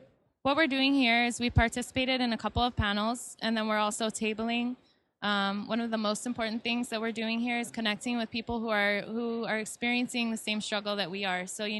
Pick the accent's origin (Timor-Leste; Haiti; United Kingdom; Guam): Guam; I'm from Guam.